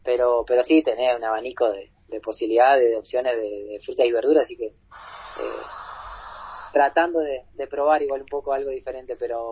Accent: Río Turbio, Santa Cruz, Argentina; vinimos cuatro de Río Turbio y tenemos otros compañeros que también se instalaron con nosotros acá.

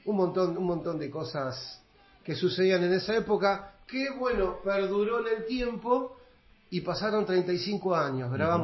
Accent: Tandil, Buenos Aires Province, Argentina; que somos de Tandil

